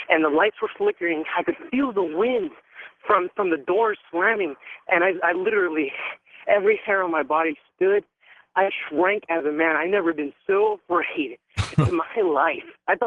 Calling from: San Dimas, California, United States; I'm calling from San Dimas, actually.

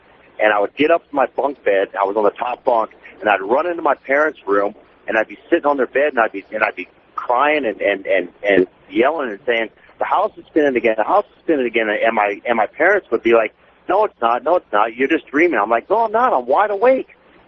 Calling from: Wichita, Kansas, United States; from Wichita.

